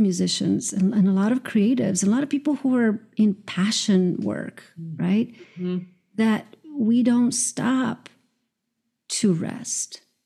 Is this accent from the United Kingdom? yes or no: no; Croatia; now in United States; just because I came from Croatia to New York